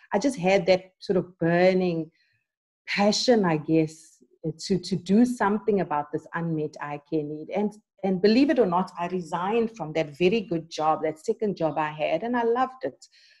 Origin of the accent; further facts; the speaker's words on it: Durban, KwaZulu-Natal, South Africa; And so I was back in Durban, which is my hometown, working for this international development organization, loving my work.